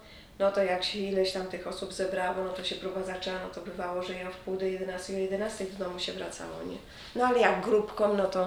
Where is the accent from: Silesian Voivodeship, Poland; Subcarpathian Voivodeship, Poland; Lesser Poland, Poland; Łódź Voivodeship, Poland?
Łódź Voivodeship, Poland; Kociszew; a ja z kolei pochodzę z Kociężewa.